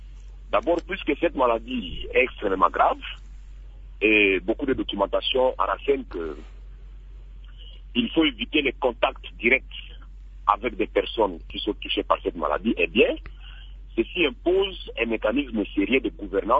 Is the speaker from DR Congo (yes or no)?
yes; Ituri, DR Congo; chez nous en Ituri.